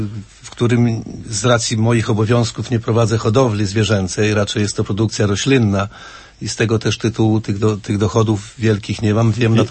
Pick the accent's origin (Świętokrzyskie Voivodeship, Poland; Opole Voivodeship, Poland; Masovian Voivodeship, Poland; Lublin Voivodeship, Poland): Lublin Voivodeship, Poland; Łuków; born there; now in Aleksandrów, Poland; urodziłem się w Łukowie, mieszkam w pobliskim Aleksandrowie, to jest północna część Lubelszczyzny